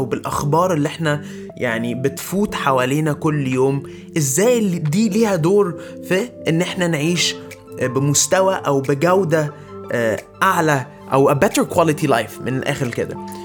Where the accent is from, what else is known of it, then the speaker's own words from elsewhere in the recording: Libya; مش هقول في لبنان وسوريا، عندنا في ليبيا وان جنرال